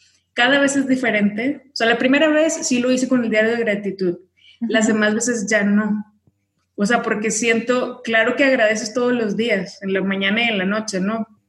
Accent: Tamaulipas, Mexico; now in Mexico City, Mexico; vivo en Ciudad de México, pero soy de Tamaulipas, uh-huh. Tengo ya 7 años viviendo acá, y bueno, sí es un cambio de ciudad y de todo, ¿no? Del norte a la Ciudad de México.

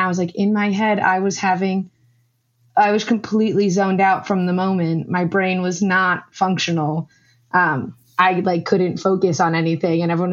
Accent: Queens, New York, United States; I'm from Queens originally

